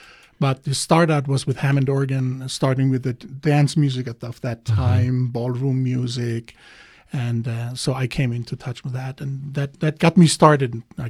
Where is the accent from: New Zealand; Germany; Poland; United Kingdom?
Germany; English is a second language; now in United States; Yeah, I'm coming from Germany, born in the late 60s, growing up through the 70s and 80s.